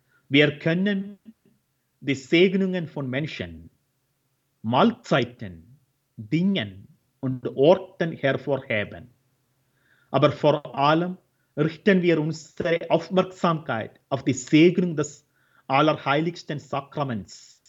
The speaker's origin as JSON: {"language": "German", "country": "India", "second_language": "German", "said": "Ich komme aus Indien und in Indien werden die Häuser jedes Jahr gesegnet."}